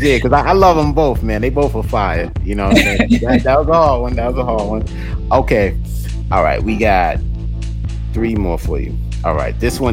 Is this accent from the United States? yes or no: yes; New York City, New York, United States; I grew up in Queens, New York. So coming from New York, everybody was like, yo, how you like